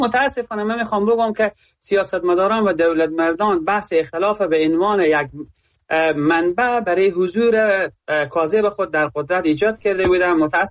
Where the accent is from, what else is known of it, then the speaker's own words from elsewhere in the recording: Herat, Afghanistan; از زون غرب و از هراتم